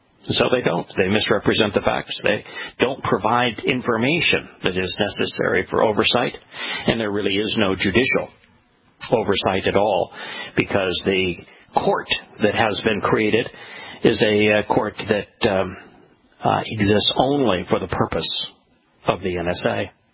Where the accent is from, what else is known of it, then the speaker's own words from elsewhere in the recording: United States; Because I am an American, I'm embarrassed to tell you